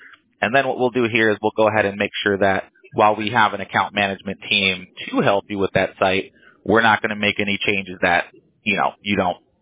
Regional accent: Oakland, California, United States; now in North Carolina, United States; So I'm originally from California, Oakland, but I live over here in North Carolina.

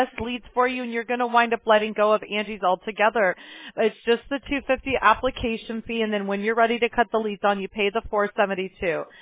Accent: Alabama, United States; born there; I was born in Alabama, so I completely understand.

